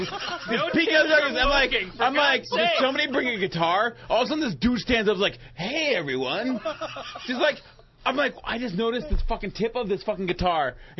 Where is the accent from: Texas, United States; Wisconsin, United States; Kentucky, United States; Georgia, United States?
Wisconsin, United States; I'm from Wisconsin. That's all we do there.